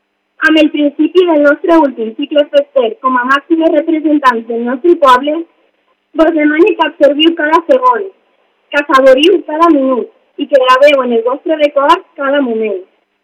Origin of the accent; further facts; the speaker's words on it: Vila-real, Valencian Community, Spain; Som de Vila-real i hem de representar amb respecte i responsabilitat el que això significa.